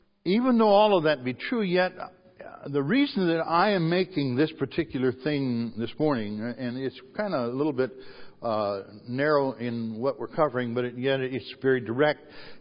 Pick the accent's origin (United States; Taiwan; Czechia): United States; Ohio; moved away; We're actually both from Ohio. We were transplanted up here long enough ago to where we root for the Tigers.